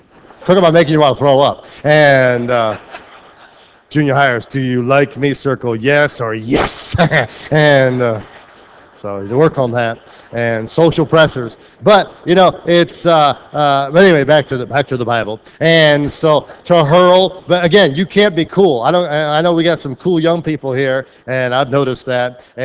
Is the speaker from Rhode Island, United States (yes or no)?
yes; Rhode Island, United States; I know from growing up in Rhode Island and then going to different parts of the country